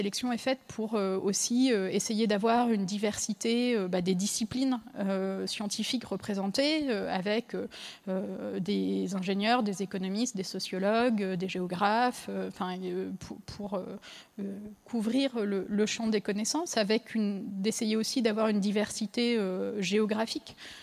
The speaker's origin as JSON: {"language": "French", "town": "Saint-Brieuc", "region": "Brittany", "country": "France", "said": "Moi, je suis originaire de Saint-Brieuc."}